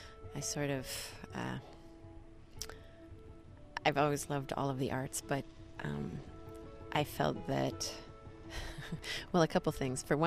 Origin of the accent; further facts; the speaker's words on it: Calgary, Alberta, Canada; born there; Yeah, I was born in Calgary, and I have lots of family, well, mostly on the east coast of Canada, actually. But yeah, I've been based in Edmonton. Sorry, you can edit that. I've been based in Europe for mostly, like, about 8 years, 9 years.